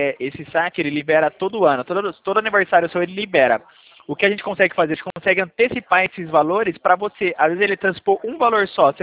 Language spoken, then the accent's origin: Portuguese; Valinhos, São Paulo, Brazil; eu sou daqui de Valinhos, São Paulo